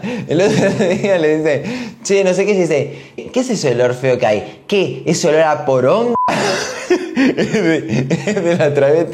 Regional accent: Córdoba, Argentina; Vengo del interior. Porque vengo de un pueblo de Córdoba. Córdoba tiene un pueblo y ese pueblo tiene otro pueblo alejado de ese pueblo. Y ese pueblo, de ahí vengo yo.

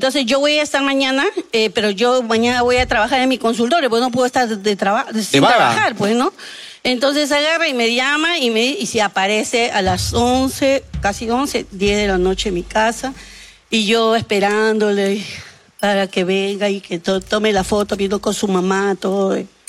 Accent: Huaycán, Lima, Peru; Yo soy de Huaycán

